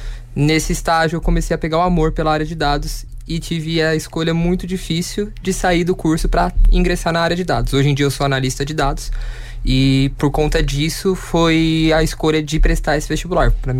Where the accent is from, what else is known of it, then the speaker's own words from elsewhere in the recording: São Paulo, Brazil; born there; moved away as an adult; now in Londrina, Brazil; Não, eu sou nascido em São Paulo, capital, e moro em Londrina desde junho de 2018.